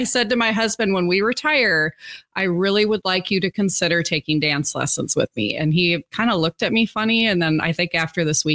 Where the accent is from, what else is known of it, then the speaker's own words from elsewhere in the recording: Wisconsin, United States; I'm actually from Wisconsin, so I'm glad to hear you were out there.